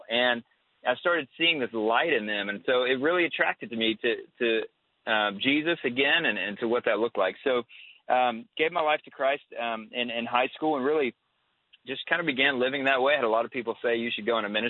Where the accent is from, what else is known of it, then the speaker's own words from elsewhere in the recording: the South, United States; Growing up in the South, you grew up around the church.